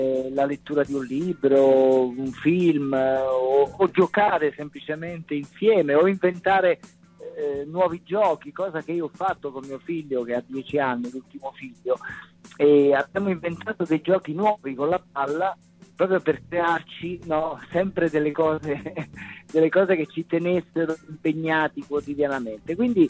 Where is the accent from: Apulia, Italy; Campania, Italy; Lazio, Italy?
Campania, Italy; Agropoli; accent: Cilentan dialect; Io sono di Agropoli, in provincia di Salerno, quindi dialetto campano, dialetto cilentano in questo caso